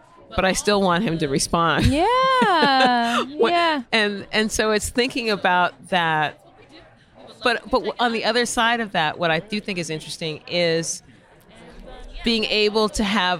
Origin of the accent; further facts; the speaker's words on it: Cleveland, Ohio, United States; I mean, I grew up in Cleveland, Ohio, and my godparents lived in Chesterland, Ohio.